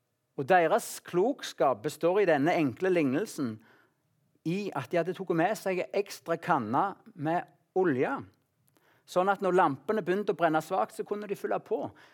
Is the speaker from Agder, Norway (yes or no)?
no; Salte, Rogaland, Norway; Hjemme på Salte, på gården der, så hadde vi leksikon, og vi hadde bibeleksikon.